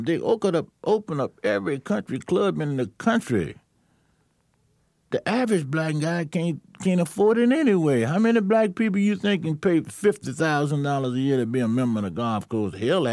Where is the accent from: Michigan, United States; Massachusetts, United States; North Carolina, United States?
North Carolina, United States; Charlotte; Oh, I'm going to Charlotte, North Carolina, my hometown, to play next week.